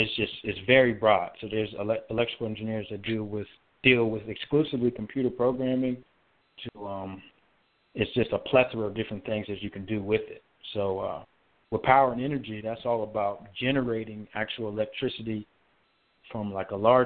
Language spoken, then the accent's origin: English; Waldorf, Maryland, United States; I grew up in Waldorf, Maryland. For those that don't know, that's about 45 minutes south of Washington, D.C.